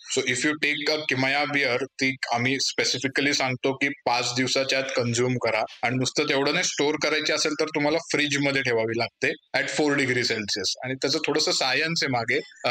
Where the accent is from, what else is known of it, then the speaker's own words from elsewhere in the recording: Pune, Maharashtra, India; मी एक पुणेकर आहे. मी born and brought up पुण्यामध्ये आणि कोथरूडमध्येच माझ्या आयुष्यातलं मेजॉरिटी लाईफ गेलंय.